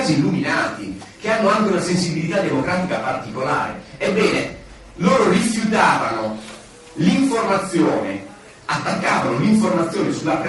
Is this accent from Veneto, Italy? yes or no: no; Emilia-Romagna, Italy; now in Sicily, Italy; Io da 17 anni che svolgo la mia professione qua in Sicilia, ma vengo dall'Emilia Romagna.